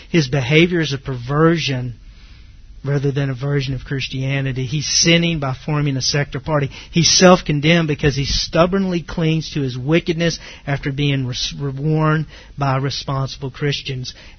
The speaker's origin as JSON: {"language": "English", "region": "the South", "country": "United States", "said": "I'm from the South. And part of the South is, well, Southern gentility, you know."}